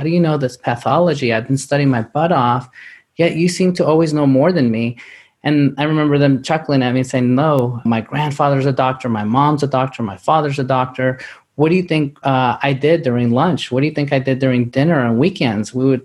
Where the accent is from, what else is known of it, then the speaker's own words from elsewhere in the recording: New York City, New York, United States; I grew up in New York City, and my mom had me at age 16.